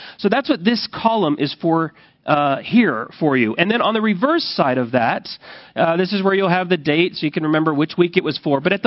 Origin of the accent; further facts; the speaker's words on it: Rapid City, South Dakota, United States; I grew up in South Dakota for my elementary years in Rapid City, South Dakota.